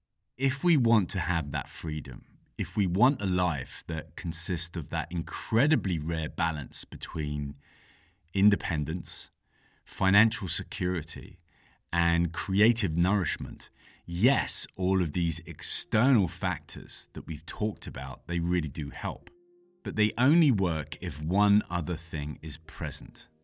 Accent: London, United Kingdom; we've got a question from someone in my hometown of London for this week's show.

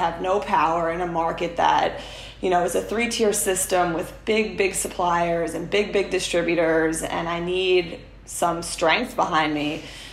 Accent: New York, United States; I'm going to bring rum distilling back to my hometown of New York.

